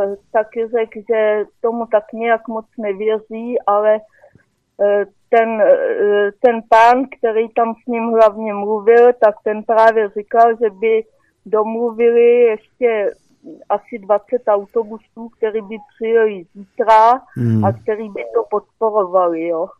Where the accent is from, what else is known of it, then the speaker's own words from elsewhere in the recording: Plzeň, Plzeň Region, Czechia; A jsem z Plzně a přijela jsem domů teda až asi 6:30